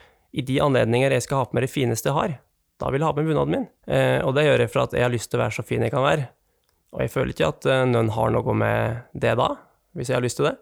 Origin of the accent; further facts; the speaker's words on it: Vinstra, Innlandet, Norway; also born or lived in Lillehammer; Jeg er fra Vinstra. Jeg er oppvokset på Vinstra. Jeg har bodd mange år på Lillehammer.